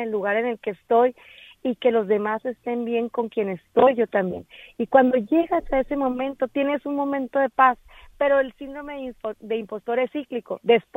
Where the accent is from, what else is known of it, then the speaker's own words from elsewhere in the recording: Mexico; moved away; Yo soy latina, soy mexicana, soy migrante.